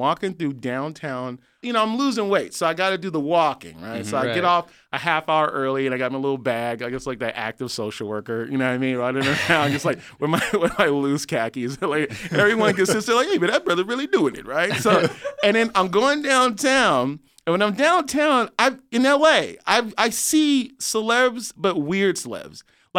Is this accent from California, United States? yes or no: yes; San Francisco, California, United States; I'm from San Francisco, where the equivalent of Skid Row is the Tenderloin